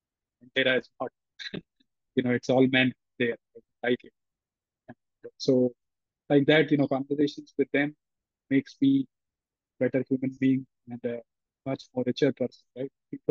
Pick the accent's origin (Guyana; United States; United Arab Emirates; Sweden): United Arab Emirates; Dubai; And growing up in Dubai, I ended up being very good friends with a gentleman who was half Pakistani, half Brit